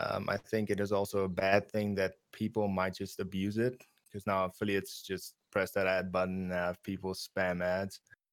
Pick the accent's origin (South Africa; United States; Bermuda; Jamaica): South Africa; Then, of course, I am from South Africa, so I am not a U.S. citizen.